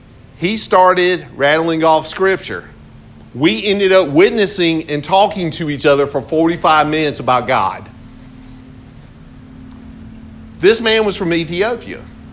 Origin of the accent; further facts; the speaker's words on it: South Carolina, United States; And then he asked me about where I was from. And I told him South Carolina.